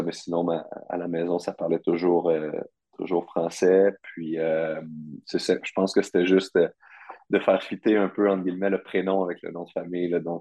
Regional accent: Trois-Rivières, Quebec, Canada; Écoute, moi je suis né à Trois-Rivières, j'ai grandi ici, j'ai fait mon école secondaire, puis mon collégial aussi à Trois-Rivières.

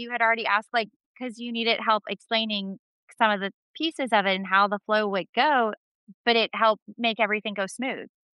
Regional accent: Louisiana, United States; And in my head, I'm like, yes, finally, as a Cajun, feeding is so different. And so crawfish season is such a big deal.

